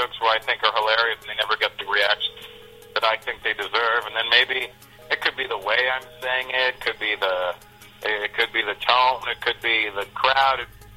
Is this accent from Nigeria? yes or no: no; Canada; being a Canadian, we have a great way of looking at the world because we're outsiders